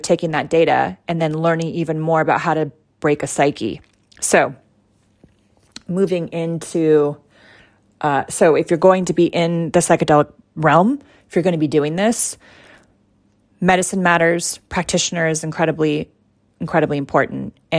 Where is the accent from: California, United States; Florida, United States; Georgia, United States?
California, United States; Mount Shasta; just outside my hometown of Mount Shasta